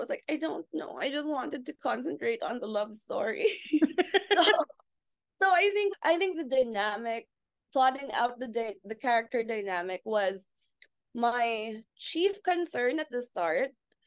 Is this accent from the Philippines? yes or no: yes; Philippines; I'm from the Philippines.